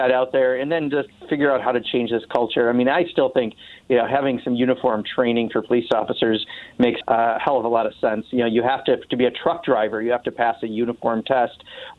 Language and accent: English; Kenosha, Wisconsin, United States; because I heard the difference in Kenosha, Wisconsin, which happens to be my hometown, where we had this shooting occur